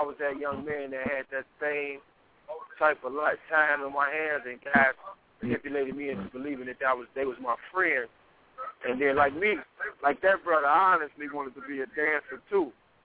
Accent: Chicago, Illinois, United States; I grew up in the Inglewood area. My grandmother with Hoover's son.

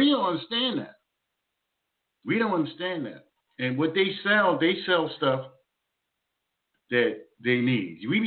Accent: Jersey City, New Jersey, United States; I'm a product of Jersey. Well, not a product of Jersey, but I grew up in Jersey City. I'll put it like that.

